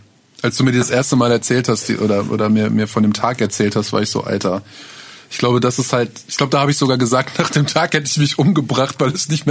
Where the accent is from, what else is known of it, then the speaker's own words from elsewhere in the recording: Minden, North Rhine-Westphalia, Germany; Ey, ich muss so oft, jedes Mal, wo kommst du her? Minden, da wo Dark gedreht wurde.